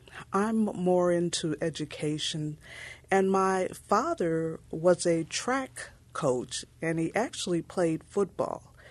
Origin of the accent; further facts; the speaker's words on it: East Chicago, Indiana, United States; So I'm actually from East Chicago, Indiana.